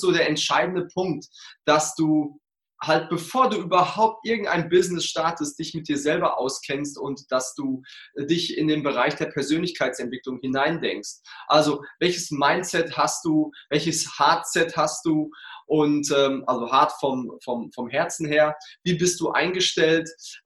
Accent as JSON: {"language": "German", "region": "North Rhine-Westphalia", "country": "Germany", "tie": "born or raised there", "said": "wohnhaft die andere Jahreshälfte in Dortmund, im Ruhrpott, bin ein Kind des Ruhrpotts"}